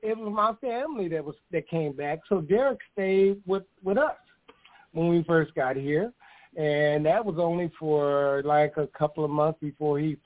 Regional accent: California, United States; So once we were in Saginaw, I'm originally from California.

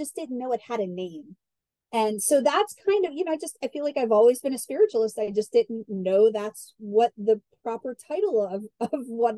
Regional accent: Pittsburgh, Pennsylvania, United States; I'm from Pittsburgh, PA. I'm a proud Pittsburgher, but I have lived all over the country and I travel quite a bit.

